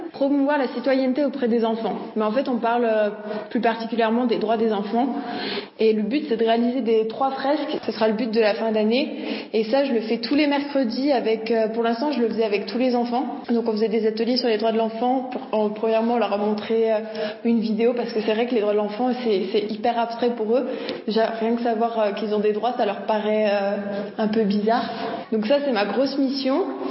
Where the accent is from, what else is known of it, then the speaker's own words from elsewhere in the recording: La Terrasse-sur-Dorlay, Auvergne-Rhône-Alpes, France; j'ai 21 ans, je viens de la Terrasse-sur-Dorlay dans le Pilat.